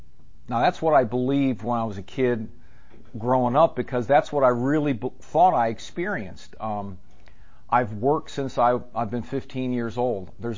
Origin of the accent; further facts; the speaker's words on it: St. Louis, Missouri, United States; I just got back from St. Louis. I'm a native of St. Louis. I was born there in August of 1958